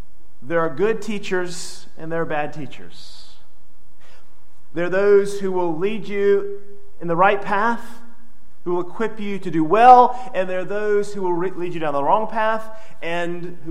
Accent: Elkin, North Carolina, United States; I remember growing up in Elkin. Have I ever mentioned that I grew up in Elkin? I think I have. But growing up in Elkin

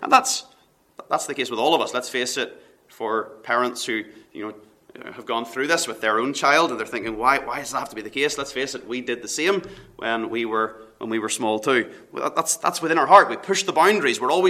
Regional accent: Northern Ireland, United Kingdom; growing up in Northern Ireland

